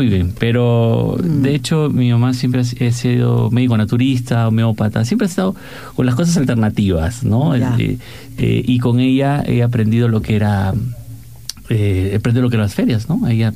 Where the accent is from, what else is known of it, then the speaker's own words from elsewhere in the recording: Peru; now in La Paz, Bolivia; He nacido en Perú, pero me siento boliviano. Llevo aquí desde el año 95, que con mis padres llegamos a La Paz